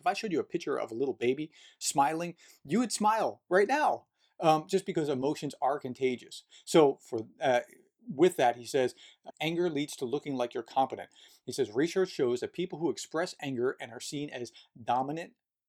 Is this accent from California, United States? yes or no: no; New Jersey, United States; Okay, now I grew up in New Jersey, and we just interrupt because we speak incredibly rapidly.